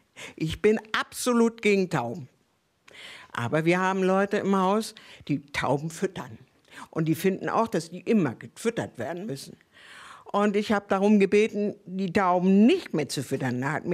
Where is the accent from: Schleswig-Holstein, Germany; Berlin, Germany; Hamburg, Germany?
Hamburg, Germany; oh, direkt am Hafen, ich bin Hamburgerin